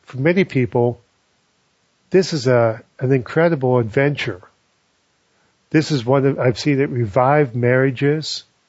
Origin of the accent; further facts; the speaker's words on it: Scotland, United Kingdom; I'm Scottish, I believe that you shouldn't do anything where you lose money.